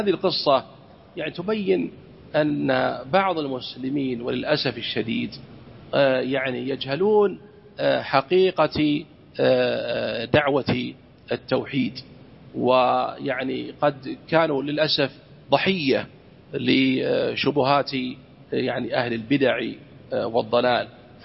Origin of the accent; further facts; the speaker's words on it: Saudi Arabia; أن يحفظ بلادنا المملكة العربية السعودية